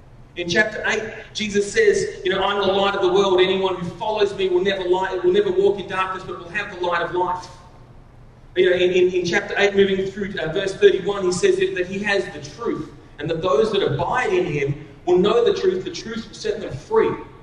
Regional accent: Australia; moved away; I'm Australian by birth. I come from Australia. I moved here in 2002. I've lived here ever since.

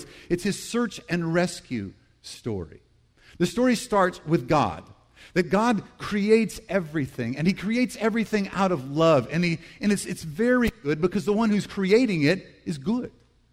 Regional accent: Deep South, United States; I grew up in the Deep South, and my parents always, I think they wanted to bait the hook for Easter really well for us

